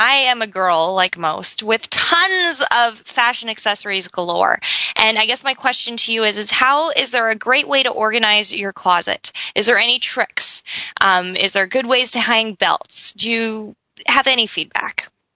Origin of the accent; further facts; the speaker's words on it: Canada; I'm from Canada, and we have the Calgary Stampede up here every year.